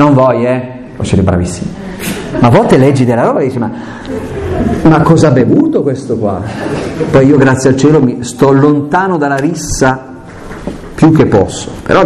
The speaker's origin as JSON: {"language": "Italian", "region": "Aosta Valley", "country": "Italy", "tie": "born there", "said": "Il fatto che io sia nato in Valle d'Aosta non è una cosa così."}